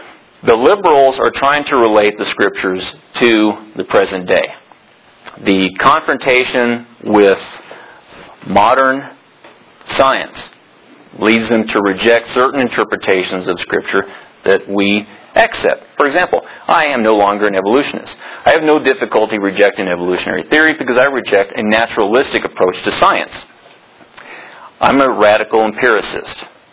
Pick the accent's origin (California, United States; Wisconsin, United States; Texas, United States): Texas, United States; San Marcos; You know, I grew up in San Marcos, Texas. The San Marcos River flowed through and then it branched off in these little creeks and streams